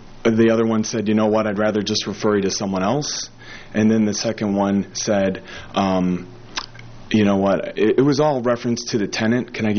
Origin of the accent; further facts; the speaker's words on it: Illinois, United States; I am from Illinois. I drove down here for this case to be here today in front of you.